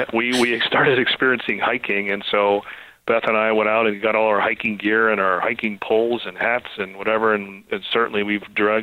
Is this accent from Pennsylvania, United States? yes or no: yes; Pittsburgh, Pennsylvania, United States; Well, we're from the Steeler Nation, Pittsburgh